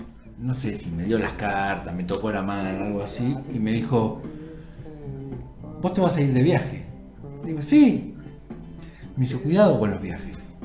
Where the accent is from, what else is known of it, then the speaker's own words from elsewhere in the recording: Argentina; Vos sos argentino, ¿no? Yo también.